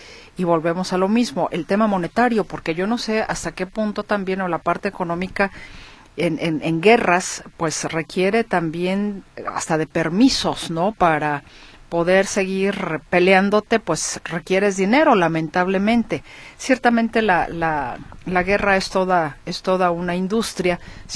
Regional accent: Mexico; Me refiero a que, a México, por supuesto, somos vecinos de Estados Unidos que está involucrado justamente en ese conflicto.

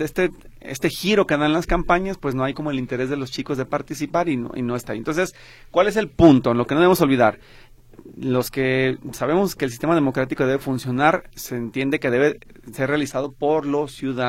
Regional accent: Mexico; en mi experiencia como reportero y como ciudadano mexicano

